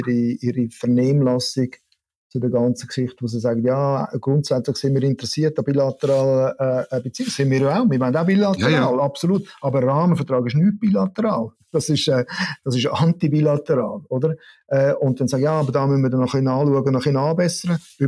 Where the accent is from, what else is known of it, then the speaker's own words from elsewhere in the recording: Switzerland; aber wir dürfen es schon von Anfang an eigentlich als Schweizer, oder?